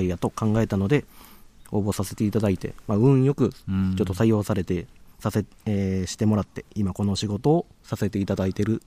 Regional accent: Maizuru, Kyoto, Japan; 自分の地元、舞鶴市の、まあ、金剛院があるあたりであって、うん、ここ高浜とすごい県境を挟んですぐ近くの地域出身なんですけど

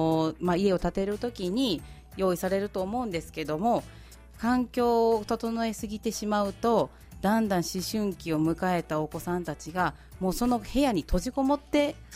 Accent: Nara, Japan; まあ、私も舞鶴出身ではなく奈良出身なので

